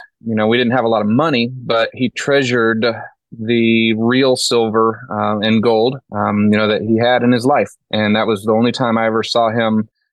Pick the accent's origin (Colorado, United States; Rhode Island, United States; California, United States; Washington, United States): Washington, United States; I grew up in Washington State. No running water or electricity till I was about 15 years old.